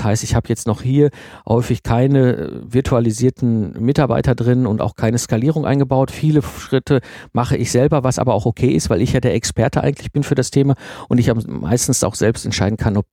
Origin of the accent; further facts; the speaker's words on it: North Rhine-Westphalia, Germany; ich komme aus dem Ruhrpott, ne, zwischen Kohle und Stahl aufgewachsen